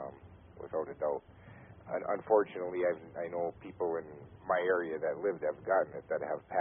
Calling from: Michigan, United States; Upper Michigan.

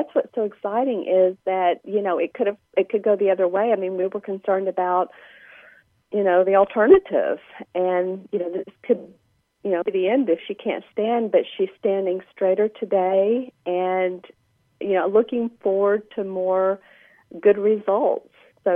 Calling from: Austin, Texas, United States; Well, I'm calling from Austin, Texas.

